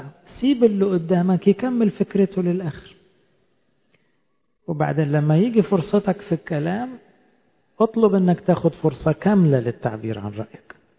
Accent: Egypt; لأنه أحياناً شعبنا يكون غير منظم شوية. كمصريين تلاقوا ايه كل واحد يتكلم

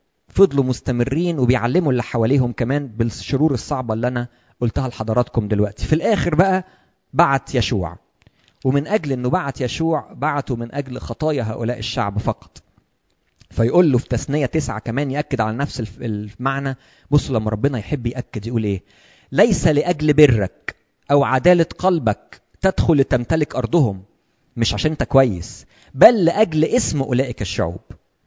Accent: Egypt; ما نشروش الأفكار بتاعتهم دي عندنا في مصر مثلا

